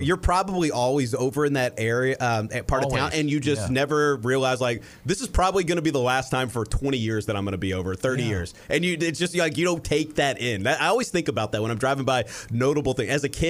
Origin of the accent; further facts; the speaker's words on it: Louisville, Kentucky, United States; So I'm a lifelong Louisvillian.